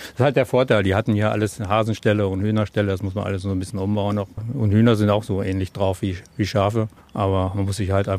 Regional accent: Northern Germany, Germany; es geht auch ein bisschen entspannter als bei uns in Norddeutschland

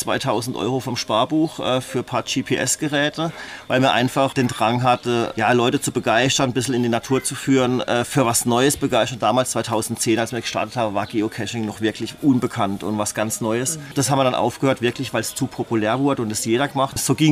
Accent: Emmendingen, Baden-Württemberg, Germany; now in Hochschwarzwald, Germany; Ich komme aus Emmendingen ursprünglich. Mhm. Vor 15 Jahren in Hochschwarzwald gekommen

